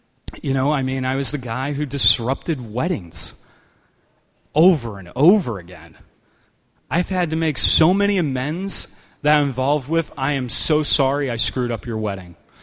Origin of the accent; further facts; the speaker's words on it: New York City, New York, United States; I grew up in New York City and, you know, had friends who made fake IDs